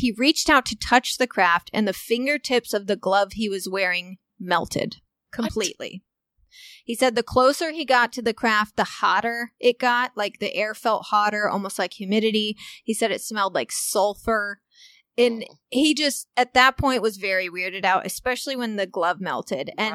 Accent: Walnut Hill, Illinois, United States; born or raised there

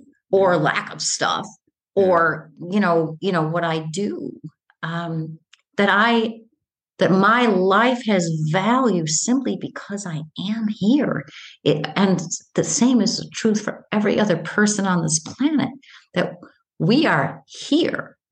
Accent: New York, United States; I set it in a fictionalized version of my hometown in northern New York State on the shores of Lake Ontario.

